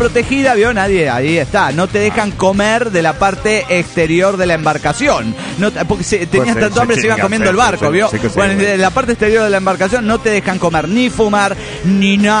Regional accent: Neuquén, Argentina; Hola amigos … de Neuquén, Argentina.

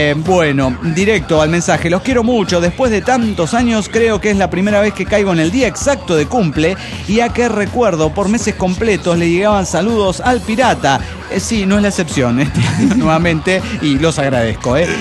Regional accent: Orizaba, Veracruz, Mexico; de Orizaba, México.

